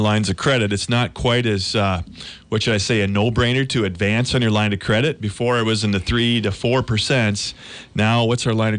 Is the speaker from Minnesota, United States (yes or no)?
yes; Minnesota, United States; So much compliance, especially in Minnesota. Not that I don't love my home state, but we have a lot of stuff going on there.